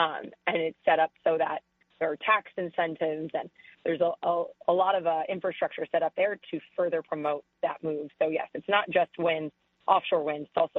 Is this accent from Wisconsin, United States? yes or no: no; New Jersey, United States; also born or lived in Tampa, Florida; now in New York, United States; I'm from New Jersey and I live in New York.